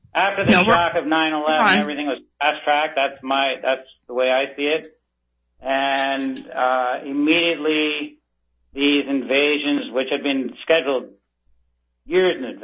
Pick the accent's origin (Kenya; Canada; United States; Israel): Canada; I'm Canadian